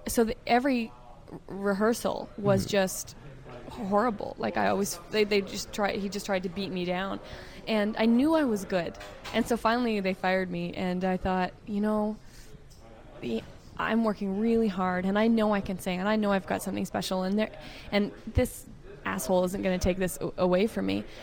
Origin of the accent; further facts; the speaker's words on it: Canada; Sometimes it bothers me because I am Canadian, and I'd like to be there.